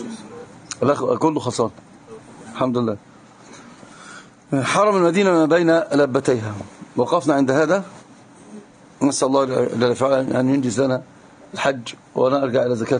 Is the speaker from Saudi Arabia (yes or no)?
no; Egypt; أنا مصري بيقول للمغربي لابد تقول نبغيكم بالزاف.